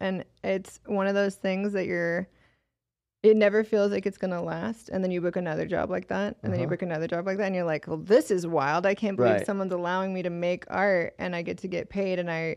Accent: United States; I'm an American. I've never seen a wallaby in my entire life.

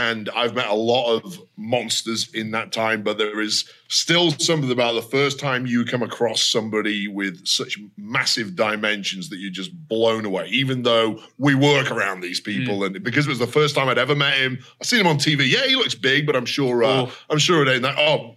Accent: England, United Kingdom; Which Vic tried to get me to wear as an Englishman.

